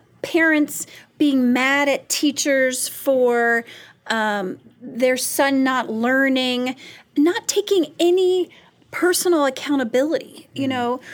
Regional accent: Sydney, New South Wales, Australia; now in United States; I moved from Sydney, Australia in 1999, specifically because of the school system in Loudoun County for my oldest son.

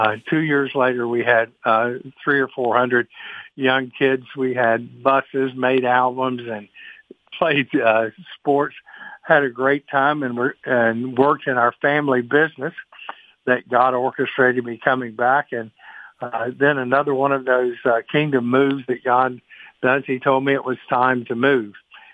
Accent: Jacksonville, Florida, United States; I am a Southerner by birth. I was born in Florida. Some people don't consider that to be Southern, but it's about as far south as you can get. And I grew up in Jacksonville, Florida, and had a wonderful life with a family.

